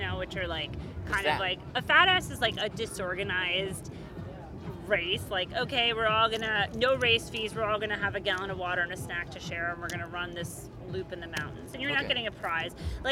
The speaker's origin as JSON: {"language": "English", "region": "East Coast", "country": "United States", "lives_now": "San Diego, United States", "said": "I'm from the East Coast. I just moved out to San Diego last year."}